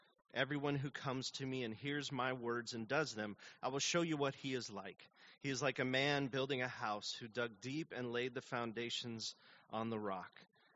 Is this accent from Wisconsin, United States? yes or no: no; Glendora, California, United States; my wife Tam and I grew up here in L.A. And I grew up over in the Glendora Covina area.